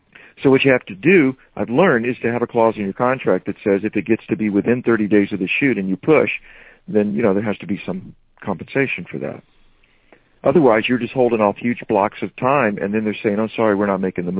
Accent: Georgetown, South Carolina, United States; my hometown is known as one of the most haunted places in America, and Georgetown, South Carolina. So I grew up with this stuff

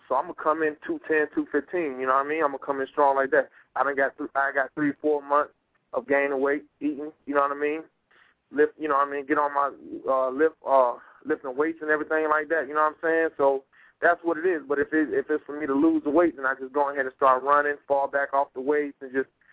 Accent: Florida, United States; now in Georgia, United States; right now I'm off in Georgia, man. I own 2 gyms in Georgia, you know what I'm saying? But originally I'm from Florida.

